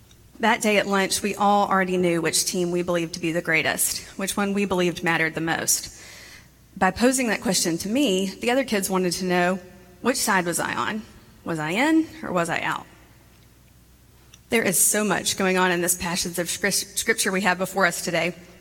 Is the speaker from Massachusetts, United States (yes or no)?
no; Montgomery, Alabama, United States; born or raised there